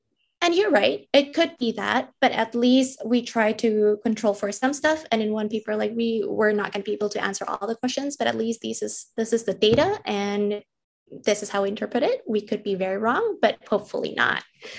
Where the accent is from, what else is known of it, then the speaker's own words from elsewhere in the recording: Jakarta, Indonesia; English is a second language; So I grew up in Indonesia, in Jakarta, when I was, what, like 9 or 10